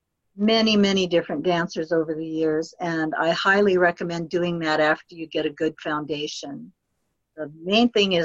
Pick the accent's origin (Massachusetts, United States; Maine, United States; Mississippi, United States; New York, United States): Maine, United States; Kittery; now in Spokane, United States; I now live in Spokane, Washington. I'm originally from Kittery, Maine, so I'm a long way from my real home, but I've lived here a long time now.